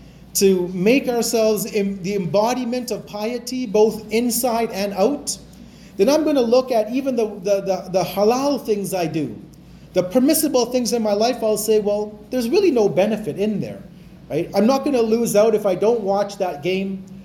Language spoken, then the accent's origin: English; Edmonton, Alberta, Canada; because I'm from Edmonton, so I'll make dua for Edmonton.